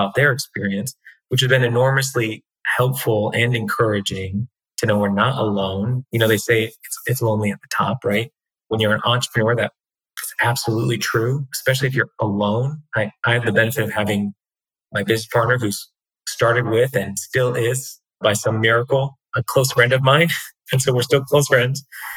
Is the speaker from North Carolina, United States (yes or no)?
yes; Durham, North Carolina, United States; hey, I'm from Durham. I'm going to tell you how to do affordable housing in Wilmington.